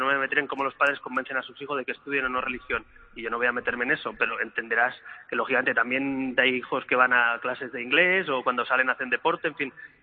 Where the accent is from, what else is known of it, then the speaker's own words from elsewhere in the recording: Spain; yo soy un ejemplo de eso, como muchos españoles que hemos estudiado en escuela pública y en escuela concertada.